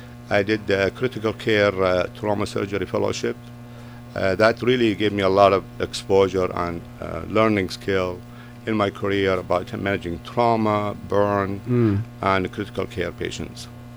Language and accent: English; Iraq; moved away as an adult; now in United States; I born and raised in Iraq, and I did my medical school in Baghdad University Hospital.